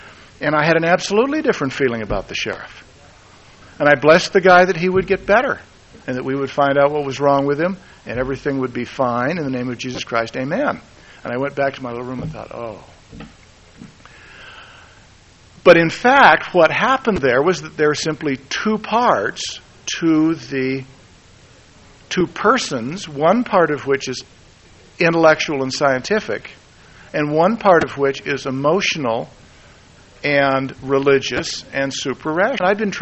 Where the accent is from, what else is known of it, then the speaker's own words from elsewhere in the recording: California, United States; Okay, now I'm fresh from California.